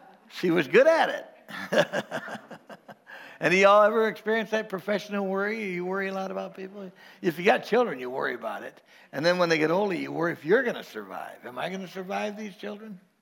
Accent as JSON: {"language": "English", "town": "Orlando", "region": "Florida", "country": "United States", "tie": "born or raised there", "said": "all the people that I grew up with in East Orlando, we raised each other like a pack of wolves."}